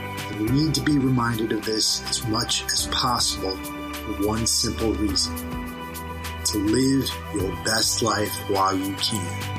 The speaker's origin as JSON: {"language": "English", "region": "Connecticut", "country": "United States", "said": "You know, I'm from Connecticut, you're from Massachusetts"}